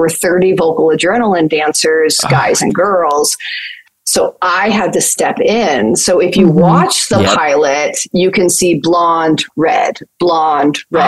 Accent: Phoenix, Arizona, United States; we're both from Phoenix.

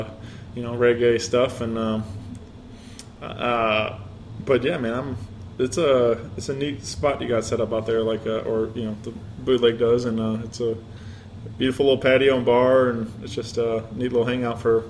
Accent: Wentzville, Missouri, United States; St. Louis has also been home for me all my life, man. Well, you know, like I said, I'm from Wentzville, just a little outside of town, but you know, I always, St. Louis is home for me.

